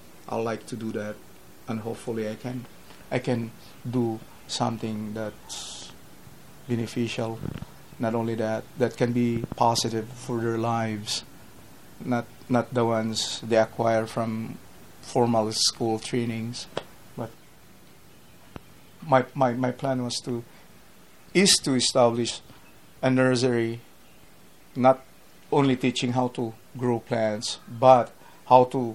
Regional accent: Philippines; But actually, deep in my heart, I'm still a Filipino.

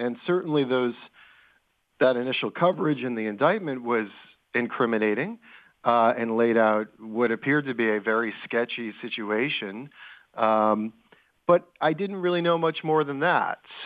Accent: Providence, Rhode Island, United States; I am indeed, calling you from my hometown.

